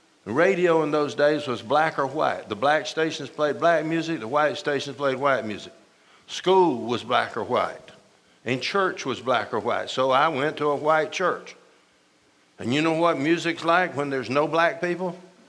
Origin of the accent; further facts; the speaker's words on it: Georgia, United States; at my church in 1957 in the Bible Belt in Georgia. I grew up in Georgia.